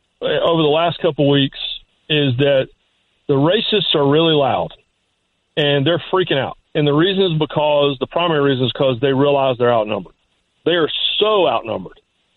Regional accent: North Carolina, United States; because I sound like I sound, and because I grew up in North Carolina

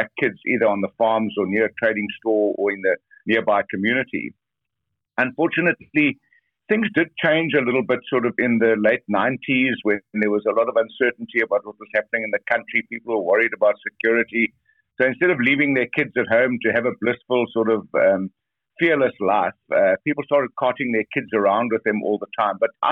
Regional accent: Bedford, Canada; I was born in Bedford. Yeah, I was a sixth generation born on our family farm, on the same farm.

